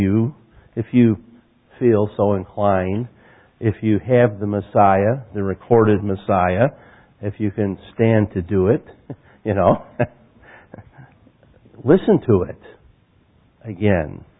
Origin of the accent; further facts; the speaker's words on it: Genoa City, Wisconsin, United States; also born or lived in Illinois; I come from Genoa City, Wisconsin. Any of you ever heard of Genoa City? It's a little bitty town.